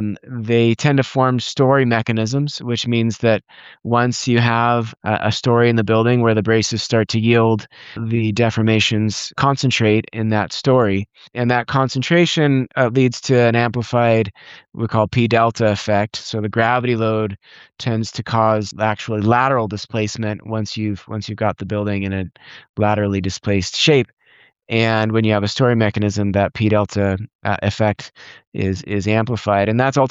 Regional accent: Lodi, California, United States; now in Berkeley, United States; I grew up in Lodi in the Valley in California and went to Berkeley for my undergrad and master's

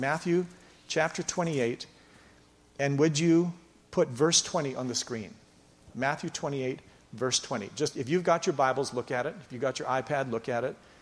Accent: Canada; We're Canadian. We're way too polite.

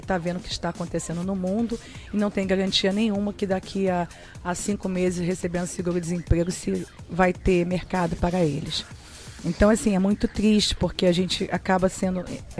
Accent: Rio das Ostras, Rio de Janeiro, Brazil; born there; also born or lived in São Paulo; sou nascida em Rio das Ostras, fui embora para São Paulo e fiquei de volta aí com meus pais tocando comércio há 20 anos.

